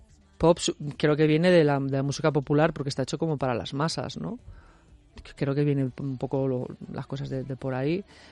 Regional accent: Valladolid, Castile and León, Spain; Yo soy de Valladolid y estaba pasando unos días allí

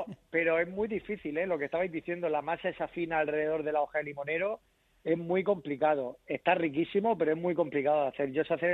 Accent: Murcia, Region of Murcia, Spain; cada vez que vengo de Madrid y voy entrando ya a lo que es poner región de Murcia, llamarme friki, pero yo es que se me ponen los pelos de punta porque, bueno, cada uno tiramos a nuestra tierra.

